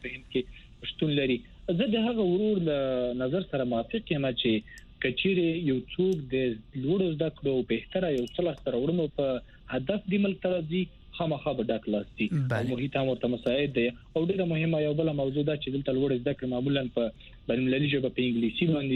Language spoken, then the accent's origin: Pashto; Maidan Wardak, Afghanistan; زه اصل کې د وردګو د ولایت څخه یم او د تملوړ زده کړې کړې دي تر پنځه کال کې په هند کې